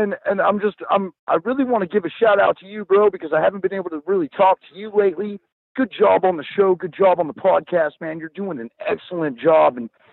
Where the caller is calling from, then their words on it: Texas, United States; calling from Central Texas.